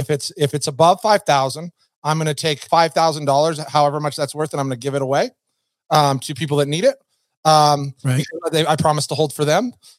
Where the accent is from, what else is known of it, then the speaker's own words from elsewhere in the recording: Reno, Nevada, United States; Now, I'm a gambling man. I'm from Reno. I'm a casino guy.